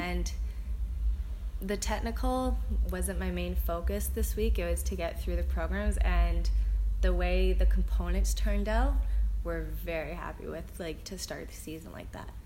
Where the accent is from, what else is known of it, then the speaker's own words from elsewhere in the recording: Toronto, Ontario, Canada; because I'm from Toronto and not gonna really know, but like 10 minutes outside is Mississauga